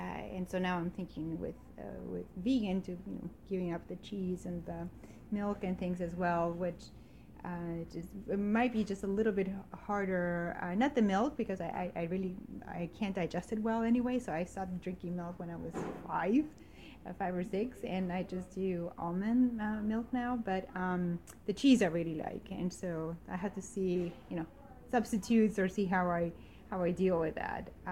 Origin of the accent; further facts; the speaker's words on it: El Salvador; I'm originally from El Salvador.